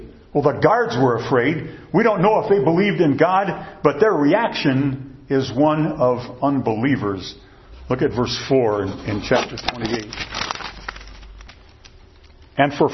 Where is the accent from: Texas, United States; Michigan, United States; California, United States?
Michigan, United States; Most of you know that I came from the North Country, where they have 11 months of winter and 1 month of bad snow in Michigan.